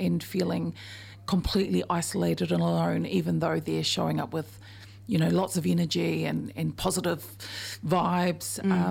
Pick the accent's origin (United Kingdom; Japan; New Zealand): New Zealand; Christchurch, Canterbury; But we're from Christchurch, by the way.